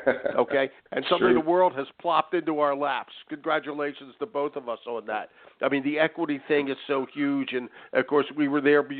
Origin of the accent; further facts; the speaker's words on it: Philadelphia, Pennsylvania, United States; I'm from Philly. I know Camden quite well.